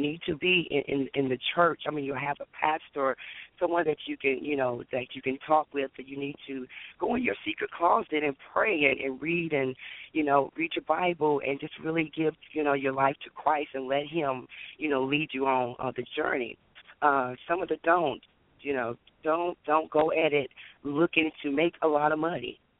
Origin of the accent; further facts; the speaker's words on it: Raleigh, North Carolina, United States; I am from Raleigh, North Carolina.